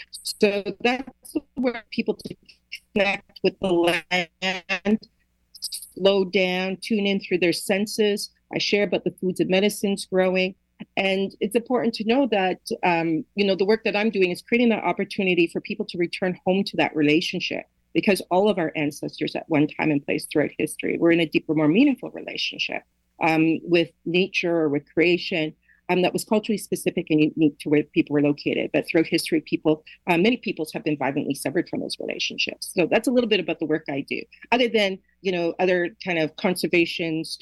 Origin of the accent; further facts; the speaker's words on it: Toronto, Ontario, Canada; also born or lived in Nova Scotia; now in Toronto, Canada; I was born in Mi'kma'ki territory, which is also known today as Nova Scotia. But I live in Toronto. And so Toronto, or Takaronto, has been my home since a young child. So I've been here for 50 years. My ancestry, I'm Mi'kmaq, Black, and Irish.